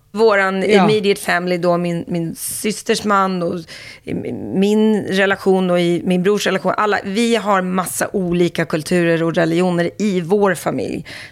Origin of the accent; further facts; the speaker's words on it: Sweden; Men har ju alltid varit svensk i att jag är uppvuxen och född i Sverige.